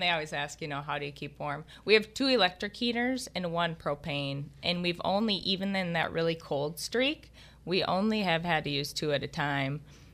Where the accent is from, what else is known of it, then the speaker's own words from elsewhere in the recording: Winona, Minnesota, United States; Well, I grew up on the Mississippi. I'm from Winona, so big river town down there. So I grew up, that was the weekend activity.